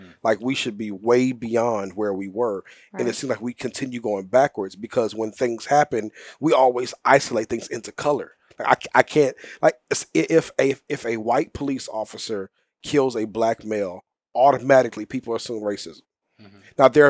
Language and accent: English; Houston, Texas, United States; And I was born and raised in South Houston, in a predominantly African-American environment, a deep, rich African-American environment.